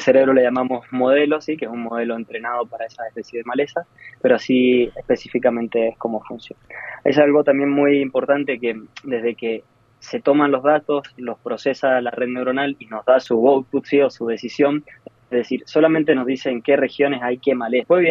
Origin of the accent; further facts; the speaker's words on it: Argentina; moved away; mi objetivo es volver a Argentina. Es de donde soy, de donde está mi cultura, mi familia, mis amigos, de donde vengo